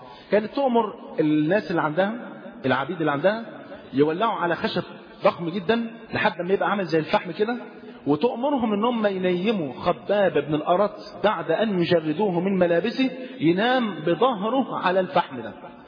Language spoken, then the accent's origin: Arabic; Egypt; زي اللي حصل عندنا في مصر